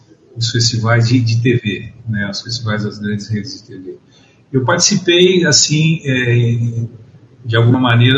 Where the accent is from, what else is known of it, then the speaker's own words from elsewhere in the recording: Avaré, São Paulo, Brazil; born there; mudou para Avaré, que é onde eu nasci, meus irmãos nasceram